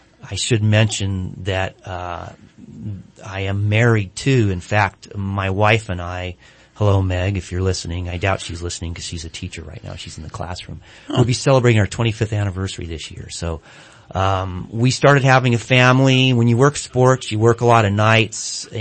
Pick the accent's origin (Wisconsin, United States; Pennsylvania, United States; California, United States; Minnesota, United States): California, United States; Santa Barbara; I grew up in Santa Barbara, and like, a lot of people, I wanted to, once I graduated from high school, wanted to get away from the roost